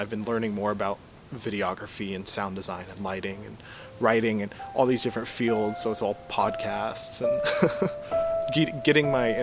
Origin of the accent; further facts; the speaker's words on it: Marysville, Kansas, United States; now in Chicago, United States; I'm from Marysville, Kansas. It's not very far from Onega, where we're filming right now. Yeah, I've pretty much lived in this area my entire life up until I moved to Chicago eventually.